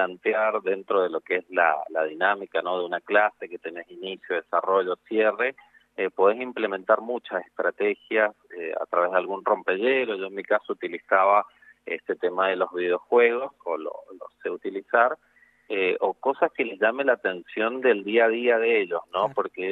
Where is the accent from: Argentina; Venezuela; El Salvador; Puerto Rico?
Argentina; Maipú, Mendoza; ahora estoy viviendo en ciudad, ya hace 5 años estoy viviendo acá en ciudad, pero sí, toda mi vida me crié en Lunlunta y en Maipú, así que bueno. Pero sí, mendocino de pura cepa.